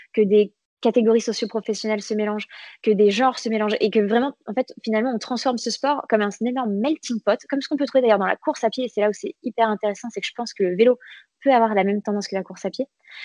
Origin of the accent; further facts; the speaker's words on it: Paris, Île-de-France, France; alors moi, je parle en tant que parisienne